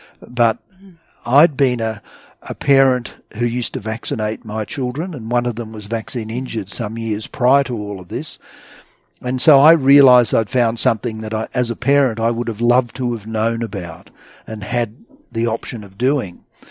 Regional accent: Australia; as an Australian

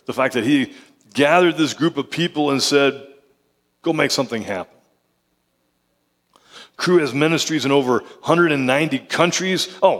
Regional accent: Oklahoma, United States; I grew up in Oklahoma. I've been to Fort Sill in August.

